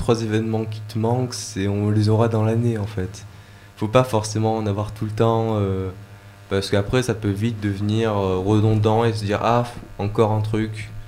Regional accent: Aubagne, Provence-Alpes-Côte d'Azur, France; now in Digne-les-Bains, France; je viens d'Aubagne, à côté de Marseille, dans le 13e département. Ma ville est beaucoup plus d'origine est beaucoup plus grande que celle-ci.

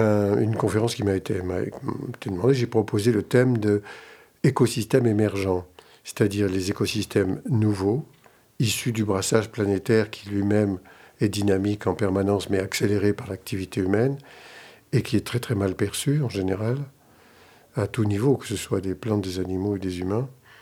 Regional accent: Nouvelle-Aquitaine, France; Bon, moi, je viens quand même d'ailleurs, je viens de la Creuse.

